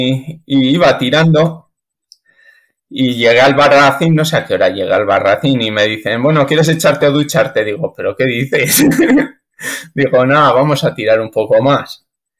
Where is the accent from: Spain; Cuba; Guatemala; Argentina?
Spain; Soria, Castile and León; A mí el calor me va muy mal, que yo soy de Soria